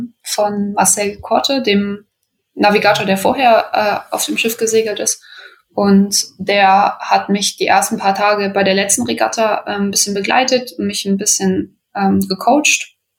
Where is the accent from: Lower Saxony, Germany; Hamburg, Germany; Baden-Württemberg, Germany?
Lower Saxony, Germany; Wedemark; Ich komme ursprünglich aus der Wedemark, das ist eine kleine Gemeinde nördlich von Hannover